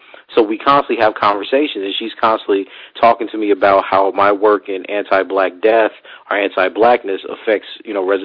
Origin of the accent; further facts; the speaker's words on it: Louisiana, United States; if I go talk to my mom or my aunts, we're from Louisiana, right? Small, poor town in Louisiana.